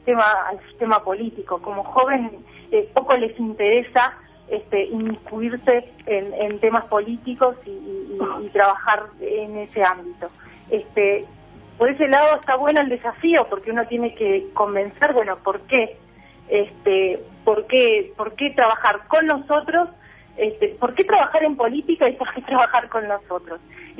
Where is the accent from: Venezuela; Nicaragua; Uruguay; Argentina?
Uruguay; Chapicuí, Paysandú; yo soy oriunda de Chapicuí, Paysandú. Me crié así, hice mi escuela rural por esa zona.